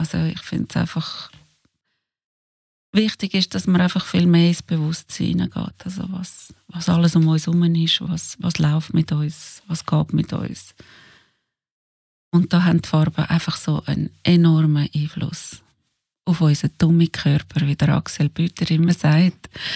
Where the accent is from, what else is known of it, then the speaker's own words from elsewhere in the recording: Switzerland; Und auch bei uns in der Schweiz einmal die Wissenschaftler einmal dahinter würden